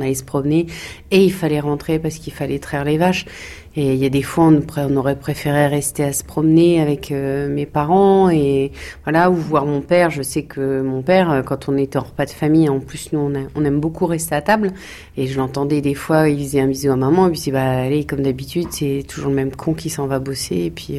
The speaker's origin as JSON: {"language": "French", "town": "Tracy-sur-Mer", "region": "Normandy", "country": "France", "tie": "born or raised there", "said": "Moi, je viens de Tracy-sur-Mer, le village juste à côté. Mes parents étaient éleveurs laitiers aussi."}